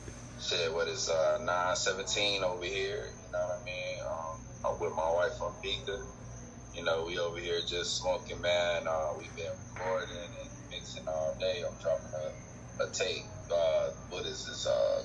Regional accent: West Palm Beach, Florida, United States; now in Los Angeles, United States; I'm from West Palm Beach, Florida. That's West Palm Beach, Florida, and Riviera Beach. I was back and forth. You know what I mean? I moved to LA about 5 years ago now.

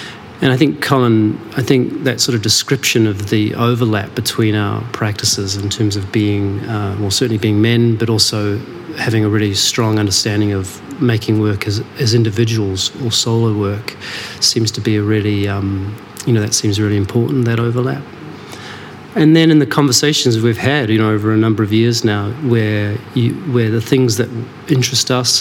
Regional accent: New Zealand; also born or lived in Melbourne; I'm a New Zealander, but actually trained as a dancer at a place called the Victorian College of the Arts in Melbourne.

